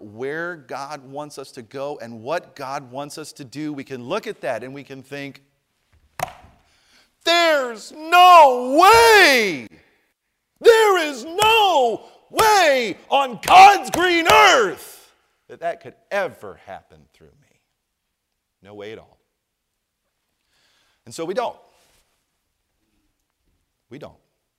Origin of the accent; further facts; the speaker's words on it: New Jersey, United States; When I was young, I grew up in New Jersey.